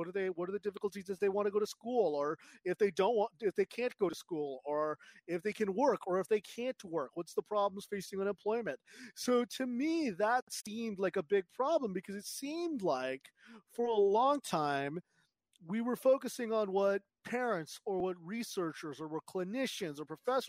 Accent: California, United States; I grew up in Southern California. There was a big measles outbreak at Disneyland, if you remember.

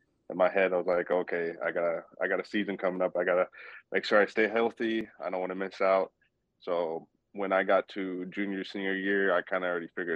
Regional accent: Wisconsin, United States; You know, I'm a kid from Wisconsin, and we're not really known for breeding, you know, pure sprinters. So you had me, a Wisconsin kid

